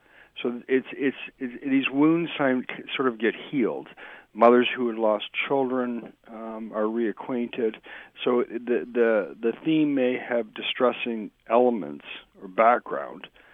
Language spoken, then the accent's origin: English; Canada; I was 12, and I'm from Canada, and we would always go fishing.